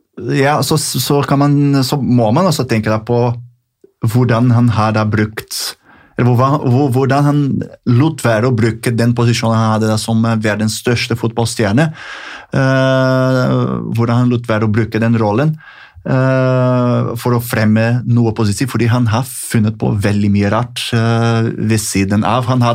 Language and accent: Norwegian; Brazil; Norwegian is a second language; Men som brasilianer så ja